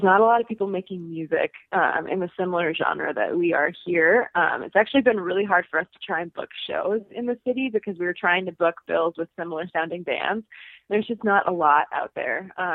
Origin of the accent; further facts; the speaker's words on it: Chaska, Minnesota, United States; I grew up in Chasco, which is right next to it.